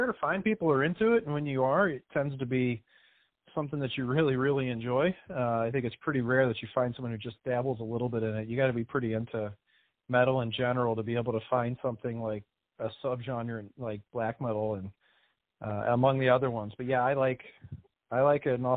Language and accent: English; St. Louis, Missouri, United States; I was really just more happy for my hometown of St. Louis